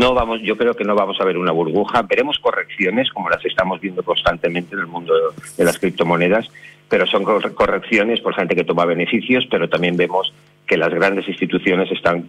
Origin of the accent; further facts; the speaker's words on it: Spain; now in Isle of Man; Estoy ahora mismo en la isla de Man, una pequeña isla que está entre Inglaterra e Irlanda, aunque soy español